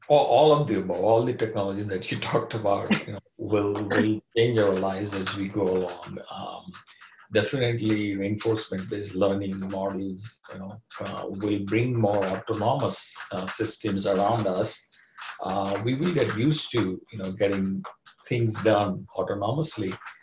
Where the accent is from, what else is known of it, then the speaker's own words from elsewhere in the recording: India; moved away; Although I grew up in India, but most of the life I've spent outside India.